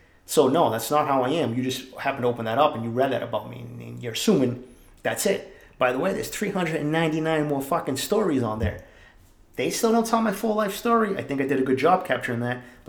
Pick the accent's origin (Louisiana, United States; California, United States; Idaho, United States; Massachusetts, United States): Massachusetts, United States; Boston; growing up in East Boston, and I think some of that's still in me, growing up around the criminals and seeing how that is